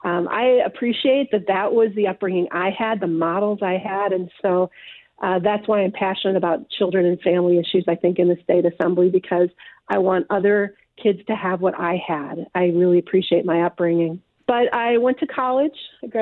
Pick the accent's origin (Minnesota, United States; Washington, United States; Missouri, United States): Minnesota, United States; now in La Crosse, United States; I'm actually not from La Crosse. I am from southeastern Minnesota. I was lucky to grow up in a small town.